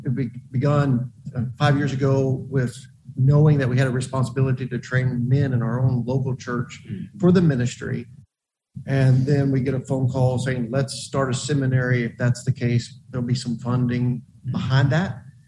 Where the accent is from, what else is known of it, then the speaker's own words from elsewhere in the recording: Arkansas, United States; I'm from Arkansas.